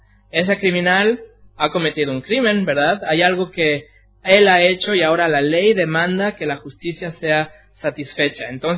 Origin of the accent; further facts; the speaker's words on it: Mexico; born there; Yo, como lo dije ayer, soy nacido en México